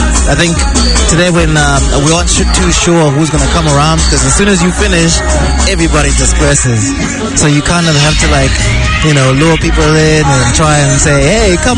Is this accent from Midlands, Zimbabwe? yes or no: yes; Redcliffe, Midlands, Zimbabwe; now in Wellington, New Zealand; I'm from Zimbabwe. Redcliffe, born and raised. Well, Cherubi born, Redcliffe raised.